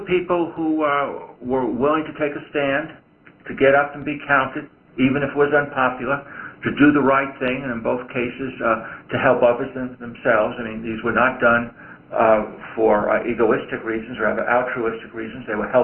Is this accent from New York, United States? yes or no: yes; Brooklyn, New York, United States; I grew up in Brooklyn and used to go watch the Brooklyn Dodgers.